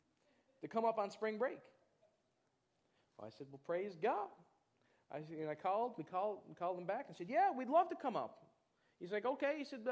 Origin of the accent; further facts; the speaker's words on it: Newfoundland and Labrador, Canada; I'm from Newfoundland. You have any idea how far apart that is?